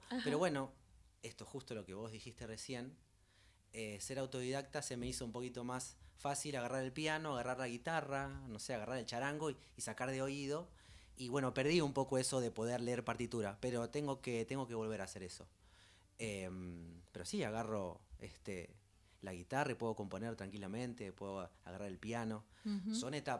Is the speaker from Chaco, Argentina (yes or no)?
no; Buenos Aires, Argentina; born there; Yo nací acá en Buenos Aires, en Capital Federal.